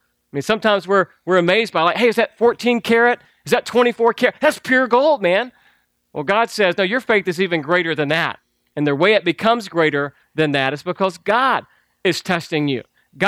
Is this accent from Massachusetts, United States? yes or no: no; Georgia, United States; I know I grew up in Georgia, the greatest state in the union. Come on, you know it. So that's I grew up picking peaches